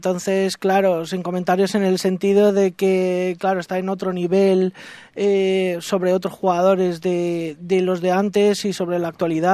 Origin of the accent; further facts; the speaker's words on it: L'Olleria, Valencian Community, Spain; Pues empecé como a los 5 años en mi pueblo, en Lollería